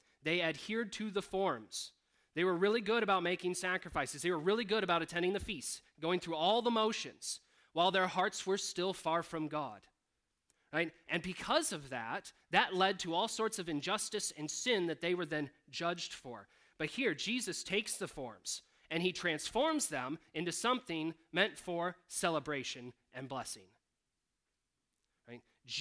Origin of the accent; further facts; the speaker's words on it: Michigan, United States; And so I grew up in Michigan in the Midwest. We have a little bit more farming going on than there is up here. A few less hills and rocks, I think.